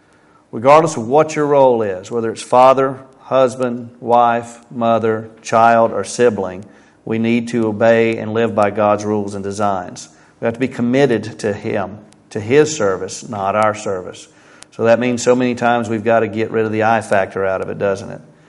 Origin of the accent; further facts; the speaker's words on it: Florida, United States; So I grew up in Florida. I know what rain is like.